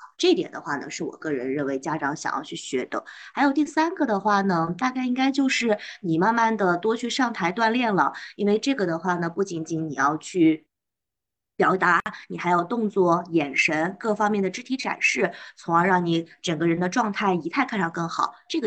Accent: China

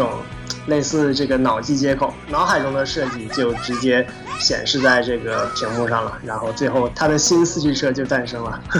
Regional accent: Northeast China, China; 我出生在东北，然后在东北长大，在东北呢就有一些很特殊的需求，比如说东北冬天特别冷，

